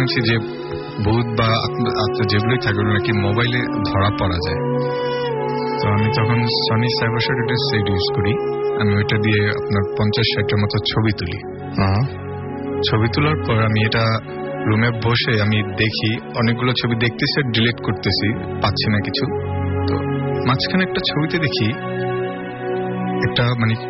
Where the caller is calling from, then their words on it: Dhaka, Dhaka Division, Bangladesh; আমি ধানমন্ডি থেকে এসেছি।